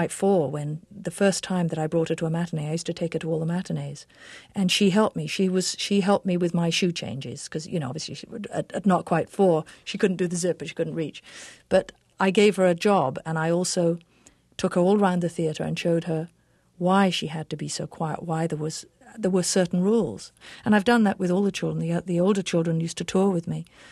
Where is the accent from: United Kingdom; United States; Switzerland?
United Kingdom; England; accent: English; everybody knows I'm English